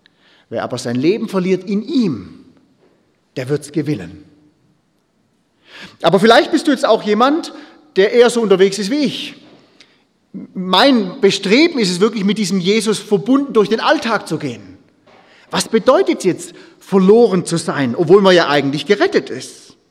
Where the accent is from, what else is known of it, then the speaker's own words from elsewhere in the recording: Baden-Württemberg, Germany; Ich komme ja aus Hohenlohe. Das ist ja alles Weinberge bei uns